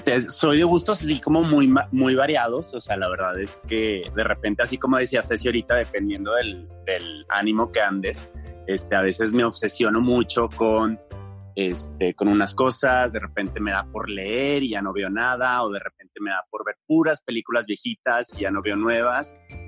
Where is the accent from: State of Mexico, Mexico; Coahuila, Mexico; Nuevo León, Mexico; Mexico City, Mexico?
Coahuila, Mexico; Torreón; Soy de aquí de Torreón.